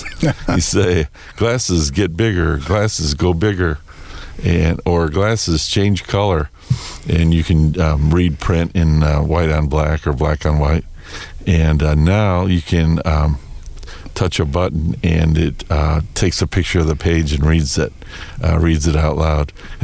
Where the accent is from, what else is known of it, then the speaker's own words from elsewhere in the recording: Park Ridge, Illinois, United States; we're going to be back in my hometown, Maine Township. And the Maine Township office is on Ballard Road. The address is Park Ridge, Illinois. I went to Maine West High School.